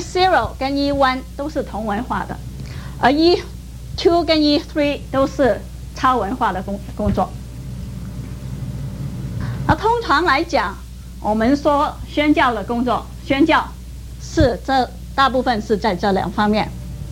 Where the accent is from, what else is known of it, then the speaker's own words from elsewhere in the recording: Guangdong, China; accent: Cantonese-accented Mandarin; Chinese is a second language; 我是广东人，你们可以听得出来我的广东国语啊。